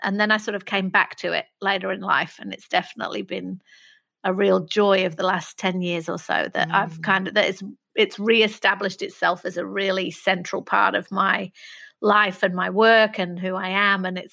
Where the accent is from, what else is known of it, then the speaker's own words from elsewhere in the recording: Manchester, North West England, United Kingdom; I grew up in Manchester